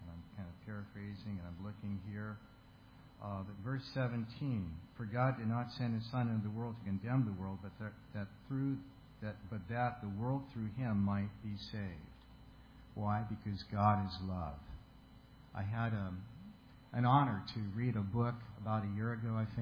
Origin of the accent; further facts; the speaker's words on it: California, United States; When I was a student at ASU many, many years ago, although I'm from California, I went to ASU for a year